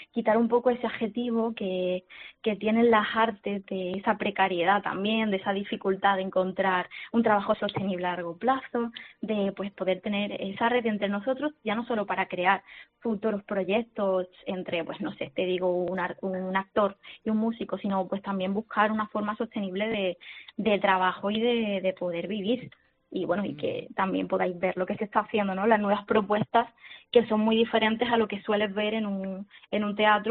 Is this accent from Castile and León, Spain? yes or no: no; Málaga, Andalusia, Spain; nosotros somos jóvenes artistas de Málaga, ¿no?